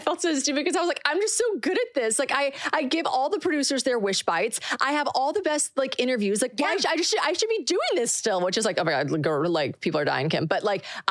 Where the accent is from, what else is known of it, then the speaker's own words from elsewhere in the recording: South Carolina, United States; moved away as an adult; now in Nashville, United States; I born and raised in South Carolina.